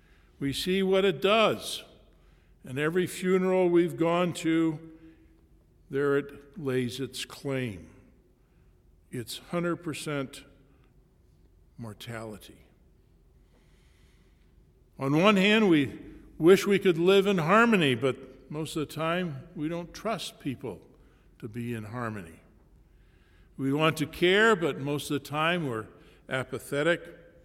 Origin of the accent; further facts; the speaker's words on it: Illinois, United States; And because we're from Illinois, that's a good candidate for us, Lincoln.